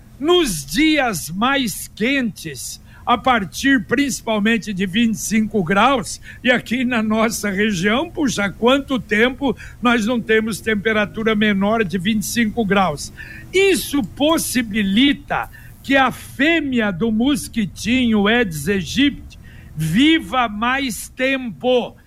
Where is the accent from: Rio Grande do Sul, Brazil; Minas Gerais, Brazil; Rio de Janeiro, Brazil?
Minas Gerais, Brazil; moved away; Mas nós viemos de Minas, e Minas não tinha casa de madeira.